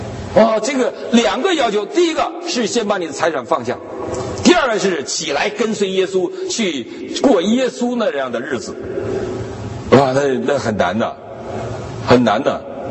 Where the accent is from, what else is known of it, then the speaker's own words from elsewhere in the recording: China; now in United States; 我们中国人会讲这种话。